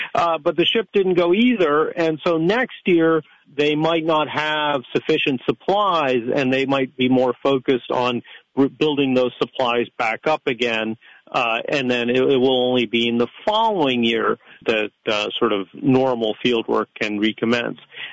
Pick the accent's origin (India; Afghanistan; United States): India; Interestingly enough, I grew up in India. I was born in India. I grew up there, went through school there.